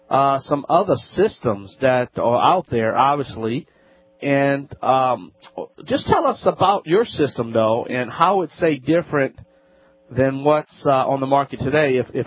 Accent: Louisiana, United States; my home state of Louisiana

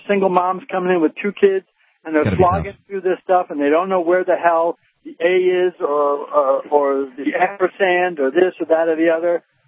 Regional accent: Scarsdale, New York, United States; Although I was raised in Scarsdale, New York, and I went to college, and all my relatives were college educated.

